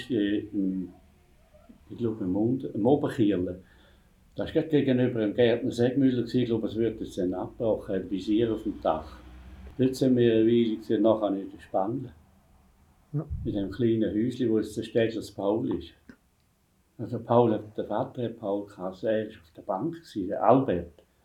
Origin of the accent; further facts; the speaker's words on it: Valais, Switzerland; also born or lived in Goldach; Wir sind eigentlich Walliser. Im Prinzip. Oder? Ich weiß nicht, etwa 5-jährig war vielleicht, wo der Vater auf Goldach gezogen ist.